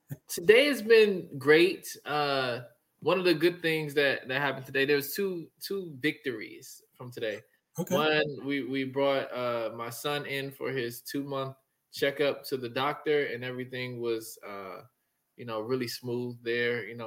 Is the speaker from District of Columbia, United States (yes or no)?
yes; Washington, District of Columbia, United States; Born in Washington, D.C. originally. Mm-hmm. Went to elementary school on Howard University's campus.